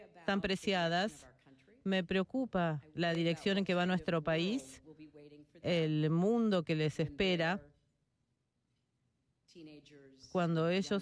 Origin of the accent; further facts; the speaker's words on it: United States; como persona estoy muy bien, les digo, pero como estadounidense estoy preocupada